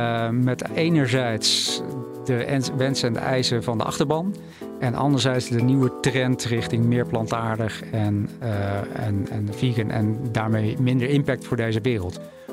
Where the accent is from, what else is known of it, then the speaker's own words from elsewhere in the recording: South Holland, Netherlands; Ik kom uit de buurt van Rotterdam.